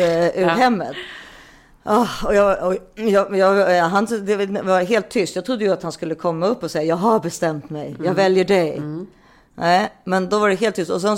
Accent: Stockholm, Stockholm County, Sweden; jag kom från Stockholm, så på den tiden var det exotiskt att vara från en storstad och gå på Lundsberg.

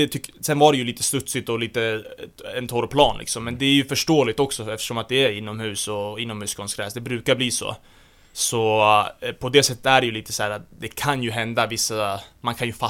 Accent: Haninge, Stockholm County, Sweden; Men som sagt, jag växte upp i Haninge i Stockholm och det var där jag började spela fotboll när jag var 5 år gammal.

